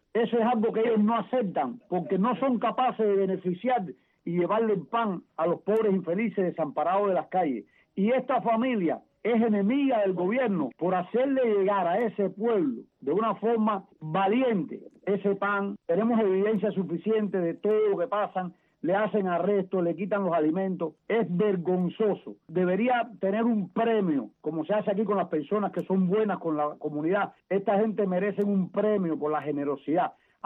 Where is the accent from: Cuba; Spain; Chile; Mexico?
Cuba; moved away; Yo salí en el año 91 de Cuba en una balsa